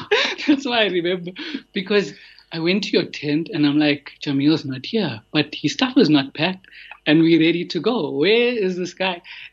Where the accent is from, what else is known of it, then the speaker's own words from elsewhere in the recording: Durban, KwaZulu-Natal, South Africa; so growing up in Durban, like you just said, it's